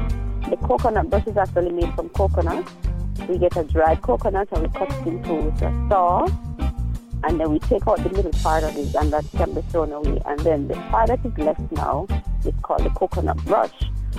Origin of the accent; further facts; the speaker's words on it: Quick Step, Jamaica; I'm from Quickstep.